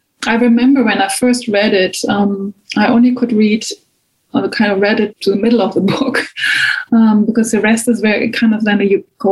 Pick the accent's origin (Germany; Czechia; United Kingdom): Germany; So I started, I grew up in Germany.